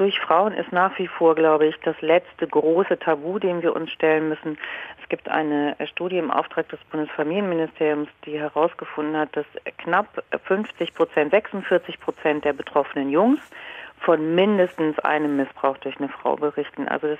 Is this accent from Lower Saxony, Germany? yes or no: yes; Leese, Lower Saxony, Germany; sondern auch in Lippe oder in Lese an der Weser, wo ich groß geworden bin, Realität geworden sind